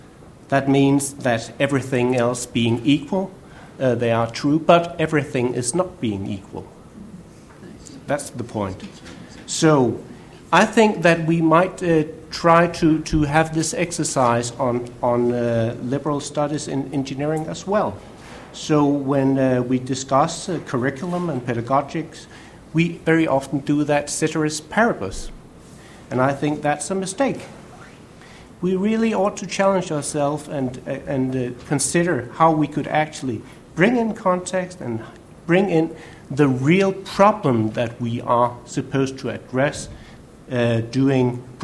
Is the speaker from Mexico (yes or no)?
no; Denmark; English is a second language; say that I'm from Denmark.